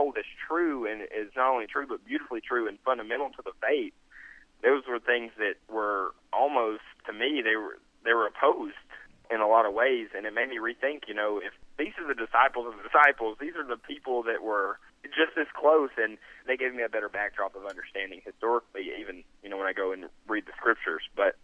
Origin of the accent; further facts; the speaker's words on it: United States; growing up in America, which is like one of the greatest empires that has ever existed, going back and coming from a family that is full of people in the military and red-blooded American